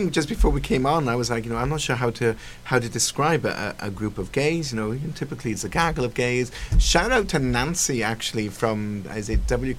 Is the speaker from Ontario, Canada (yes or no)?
yes; Ontario, Canada; I'm from Ontario